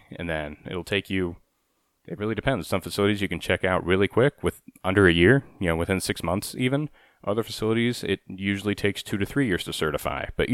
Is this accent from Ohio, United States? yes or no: yes; Ohio, United States; I'm from Ohio, and my career started out on the West Coast.